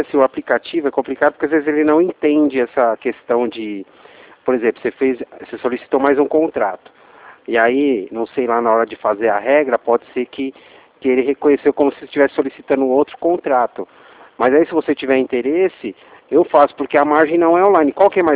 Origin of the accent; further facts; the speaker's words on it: Atibaia, São Paulo, Brazil; Eu sou aqui de Atibaia.